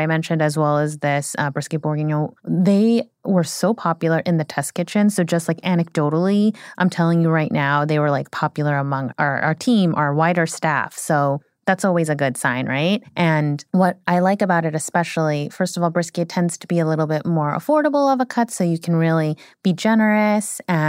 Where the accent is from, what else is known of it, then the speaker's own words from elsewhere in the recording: United States; So I'm Korean American, and one of the classic kind of iconic dishes in the Korean canon is a braised beef rib dish called galbijjim.